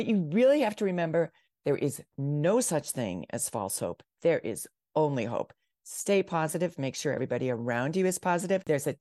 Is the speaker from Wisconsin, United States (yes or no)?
yes; Wisconsin, United States; I'm from Wisconsin, and we're raised to, you know, you're not supposed to praise, be the center of attention.